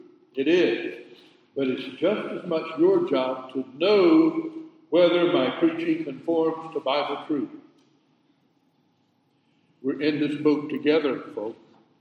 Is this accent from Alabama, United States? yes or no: no; South Carolina, United States; a church down in South Carolina. I could name the church, but I'm not going to do it. It was in my hometown.